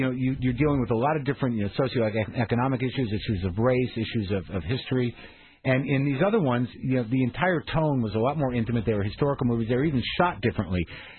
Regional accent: New Mexico, United States; because I grew up in New Mexico, and I realized that the tone of it did have that sort of border town tone

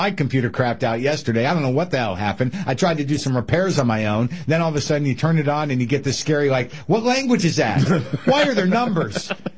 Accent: New Mexico, United States; Yeah, I grew up in New Mexico. That's where I got it.

